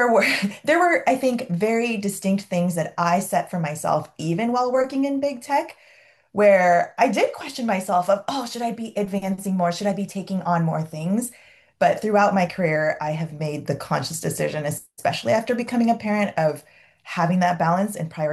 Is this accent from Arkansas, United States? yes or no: no; San Diego, California, United States; also born or lived in Bay Area; So I grew up in San Diego